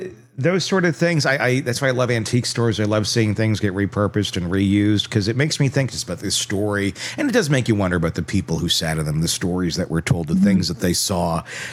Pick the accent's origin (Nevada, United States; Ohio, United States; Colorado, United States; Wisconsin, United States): Wisconsin, United States; I was a kid and I loved bowling stuff because I'm from Wisconsin.